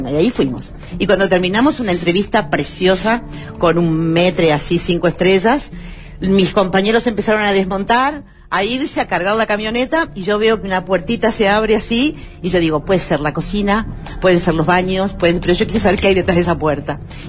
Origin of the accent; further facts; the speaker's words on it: Uruguay; bueno, venimos de Uruguay